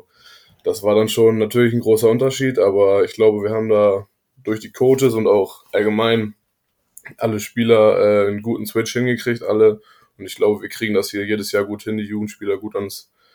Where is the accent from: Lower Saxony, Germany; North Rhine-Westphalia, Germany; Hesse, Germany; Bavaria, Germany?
Lower Saxony, Germany; ich bin hier aufgewachsen in der Nähe von Hildesheim, in einem kleinen Dorf.